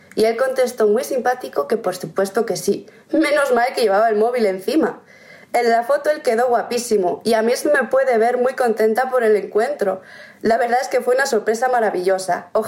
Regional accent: Lugo, Galicia, Spain; now in Cáceres, Spain; tengo 27 años. No sé si te suena la ciudad de Lugo, en Galicia, al norte de España, pero es de ahí de donde vengo. Ahora resido en Cáceres, Extremadura, porque estoy estudiando interpretación.

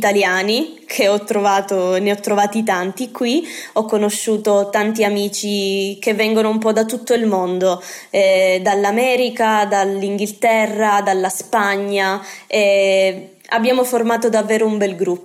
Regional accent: Partanna, Sicily, Italy; Ho studiato tedesco 3 anni al liceo, nel liceo del mio paese, a Partanna, e poi ho continuato a studiare tedesco all'università, ma a Ragusa.

